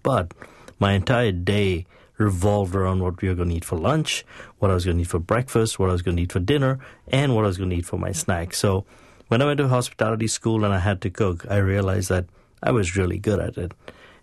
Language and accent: English; Mumbai, Maharashtra, India; moved away as an adult; now in United States; I grew up in Bombay, India, and I came to this country 28 years ago.